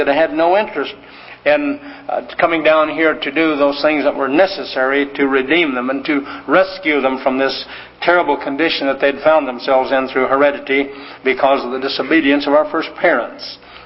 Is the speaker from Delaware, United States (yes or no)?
no; Montana, United States; We grew up in Montana and we had some relationship with the sheep and lambs and so on